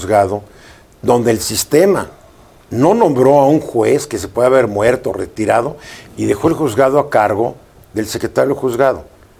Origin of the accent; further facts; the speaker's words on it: Mexico; yo soy mexicano porque quiero.